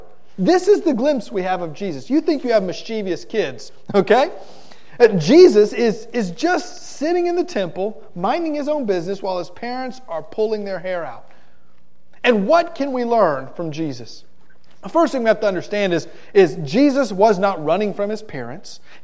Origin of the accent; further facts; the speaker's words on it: Homestead, Florida, United States; And growing up in Homestead, Florida, the game was up in Miami